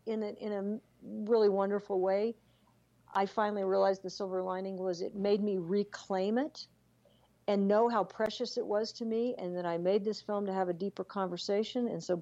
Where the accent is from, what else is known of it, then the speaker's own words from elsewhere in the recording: Oklahoma, United States; I'm from Oklahoma, so I know what that differential is.